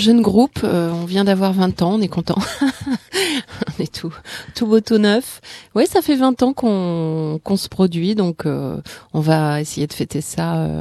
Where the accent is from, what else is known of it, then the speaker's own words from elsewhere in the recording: Centre-Val de Loire, France; now in Paris, France; Je suis donc du Berry. Je suis une fille de la campagne. Et en fait, moi, je suis arrivée à Paris en fait pour faire des études de cinéma technique.